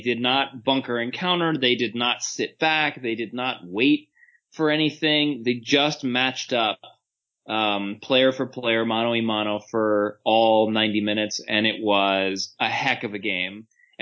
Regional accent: Los Angeles, California, United States; now in Pittsburgh, United States; both of us, born and raised in Los Angeles, root for Colorado, and I don't even live in the Denver metropolitan area anymore. Shout out Pittsburgh.

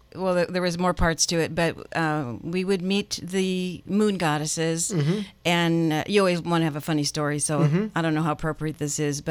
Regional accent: Colorado, United States; But on my way home, I was in Colorado. I'm from Colorado.

